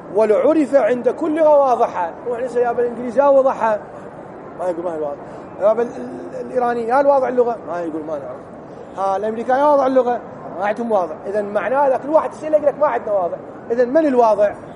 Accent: Iraq; كل احنا عراقيين

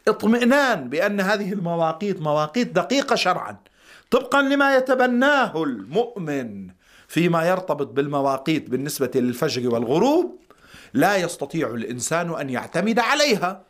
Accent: Lebanon; أنا في بلدي لبنان

